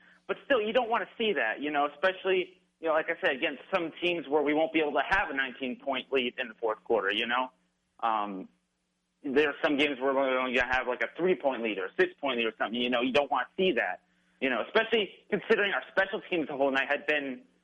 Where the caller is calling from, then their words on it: Sierra Vista, Arizona, United States; I am around the Sierra Vista area. It's about 30 minutes away from the border.